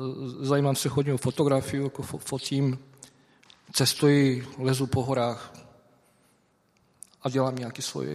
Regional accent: Bosnia & Herzegovina; Czech is a second language; now in Czech Republic; jsem původem, jak jsem říkal, z Bosny a Hercegoviny, už skoro 30 let žiju v České republice, ale ještě pořád se považuji tak za člověka, který má minimálně dvě vlasti

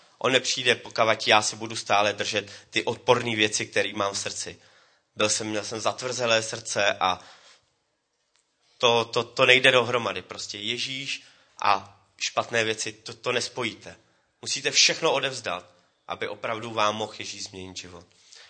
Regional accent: Teplice, Ústí nad Labem Region, Czechia; já jsem z Teplic, je mi 37 let

